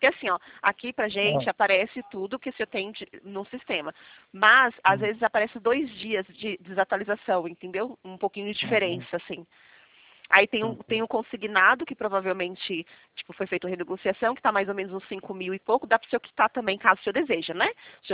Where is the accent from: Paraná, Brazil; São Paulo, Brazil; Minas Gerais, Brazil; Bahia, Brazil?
Bahia, Brazil; Eu sou baiana também